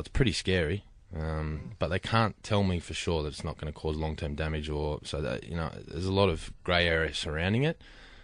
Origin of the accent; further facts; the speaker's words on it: New South Wales, Australia; apart from growing up in New South Wales as a kid.